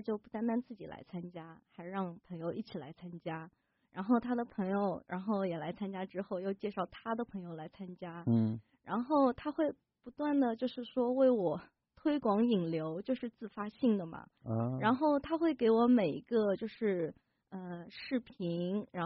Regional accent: China; 因为我成长在中国

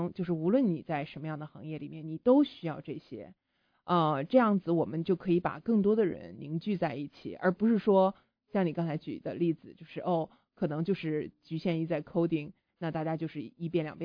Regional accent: China; 因为我是一个中国人，

